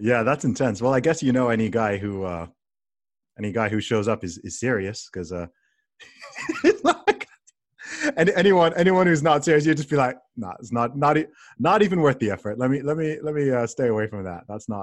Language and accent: English; Saudi Arabia; people are like, oh, what was it like growing up in Saudi Arabia? Or what was this? And I'm like, yeah, it was cool.